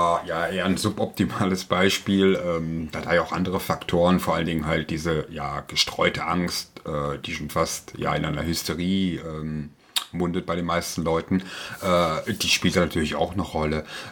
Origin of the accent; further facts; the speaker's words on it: West Germany, Germany; die wir als Westdeutsche ja damals in der Schule noch mittels einer Zwangsimpfung bekommen haben.